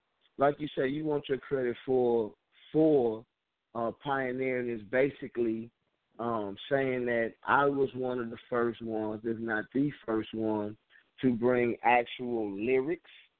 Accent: the South, United States; I'm from the South. All right, I'm from the South.

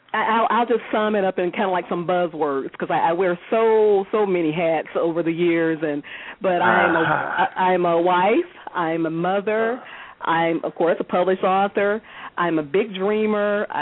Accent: the South, United States; accent: southern; With my southern accent.

